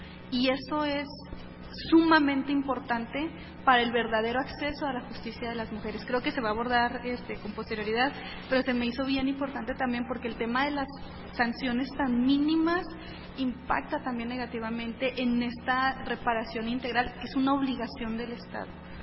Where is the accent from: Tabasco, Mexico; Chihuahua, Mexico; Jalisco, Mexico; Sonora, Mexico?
Chihuahua, Mexico; de Chihuahua.